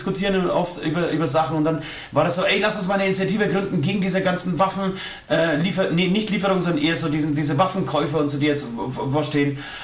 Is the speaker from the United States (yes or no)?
no; Poland; Nee, ich bin Pole. Ich könnte ja auch mit meinem polnischen Ausweis rüberfliegen.